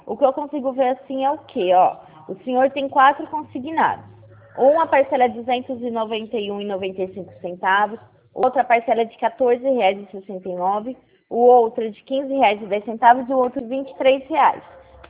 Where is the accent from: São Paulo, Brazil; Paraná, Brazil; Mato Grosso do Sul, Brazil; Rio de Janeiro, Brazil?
São Paulo, Brazil; Pirassununga; Só que eu não sou de Porto Ferreira. Eu sou de Pirassununga. Eu trabalho, eu faço Porto Ferreira, entendeu? Só que eu sou de Pirassununga.